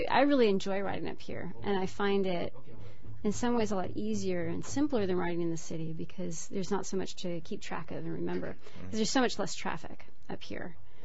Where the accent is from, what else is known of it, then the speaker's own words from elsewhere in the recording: Eugene, Oregon, United States; moved away; I come from Oregon, in Eugene, Oregon, where everything's pretty much flat, at least in town.